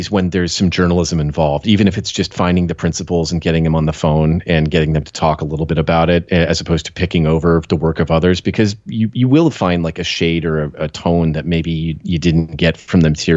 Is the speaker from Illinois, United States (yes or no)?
no; California, United States; Yeah, I grew up in the Bay Area, and I went to multiple different school districts because my parents kept moving a lot.